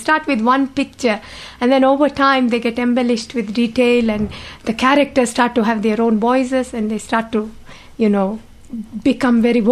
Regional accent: India; And I remember I grew up in India, and it was a very hot day.

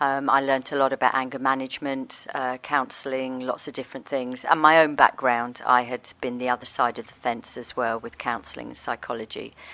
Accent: Gibraltar; I'm from Gibraltar originally, so I went to Gib and parts of Spain to begin with.

